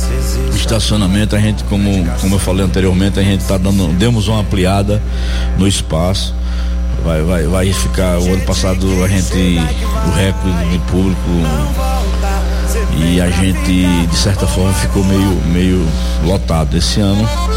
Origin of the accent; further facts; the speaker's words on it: Northeast Region, Brazil; Eu sou da terra do forró, sou nordestino, do sertãozão mesmo lá, e a gente cresceu ouvindo forró.